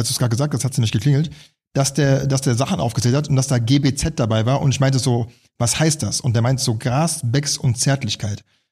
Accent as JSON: {"language": "German", "town": "Düsseldorf", "region": "North Rhine-Westphalia", "country": "Germany", "lives_now": "Berlin, Germany", "said": "Düsseldorf."}